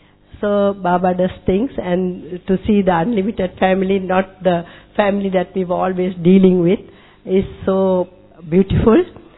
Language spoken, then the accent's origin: English; Sri Lanka; I am from Sri Lanka.